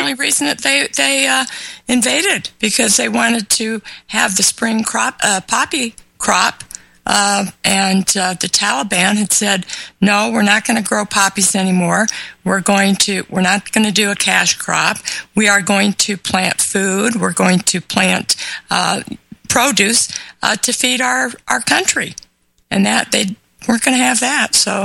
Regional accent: California, United States; I grew up in California. It was a beautiful state.

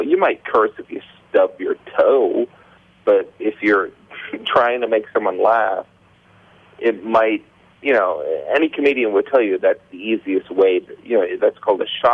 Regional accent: Indiana, United States; moved away as an adult; growing up in Indiana, there's a lot of people that have my kind of point of view on that. You know, I was shocked when I moved to New York to work in advertising how often people would curse.

